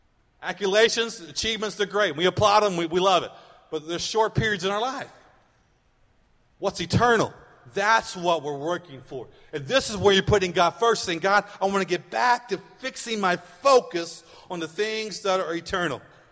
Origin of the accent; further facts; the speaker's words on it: Muskogee, Oklahoma, United States; I grew up in Muskogee, Oklahoma. Some of you maybe know that, some of you don't. It's not a big deal. But it's about 20 miles out of Chicota, Oklahoma